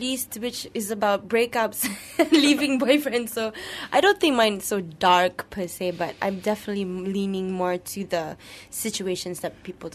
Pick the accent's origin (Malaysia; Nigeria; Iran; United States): Malaysia; I wanted to bring him to my hometown and show him what Malaysians are like.